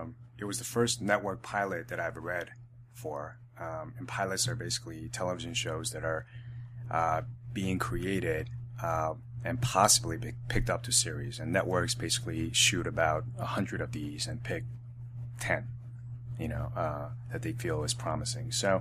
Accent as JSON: {"language": "English", "town": "New York City", "region": "New York", "country": "United States", "tie": "born or raised there", "said": "I think growing up in New York City sort of prepared me to survive in those circumstances, and you know, it worked out for me."}